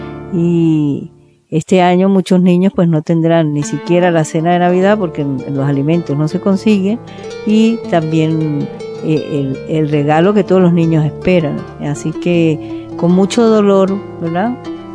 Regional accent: Venezuela; moved away; ya tenemos 20 años aquí viviendo la Navidad en España, pero hoy recordamos también de donde venimos, de donde partimos un día, que es nuestro país Venezuela. Nosotros somos, tenemos familia italiana también.

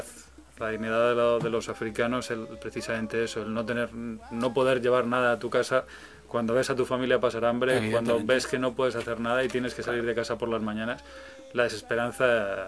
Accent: Bilbao, Basque Country, Spain; Soy de Bilbao.

